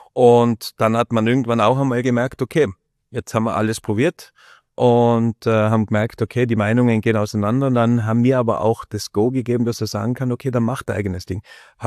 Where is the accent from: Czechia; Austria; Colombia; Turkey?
Austria; now in Germany; Es ist nicht so leicht als Österreicher, man ist halt immer ein Ausländer dort, gell?